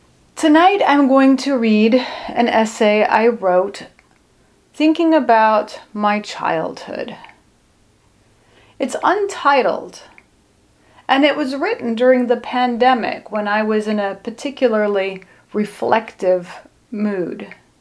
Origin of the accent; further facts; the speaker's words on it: Karlsruhe, Baden-Württemberg, Germany; Growing up in Germany was a magical existence.